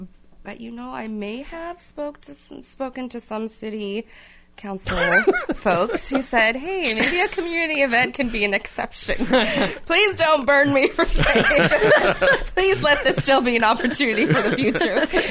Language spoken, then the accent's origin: English; Kodiak, Alaska, United States; But we're all from Kodiak. We're all tough.